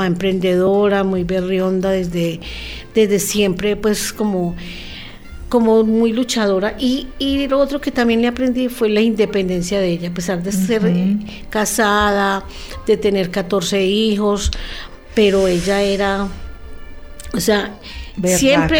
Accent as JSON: {"language": "Spanish", "town": "Medellín", "region": "Antioquia", "country": "Colombia", "tie": "born or raised there", "also_born_or_lived": "Barbosa", "said": "A los 9 años, de la noche a la mañana, llegó mi papá a la casa en una volqueta y nos empacaron y al otro día amanecí en Medellín."}